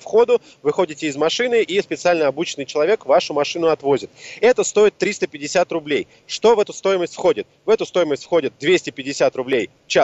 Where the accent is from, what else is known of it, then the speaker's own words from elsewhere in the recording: Moscow, Russia; как коренной москвич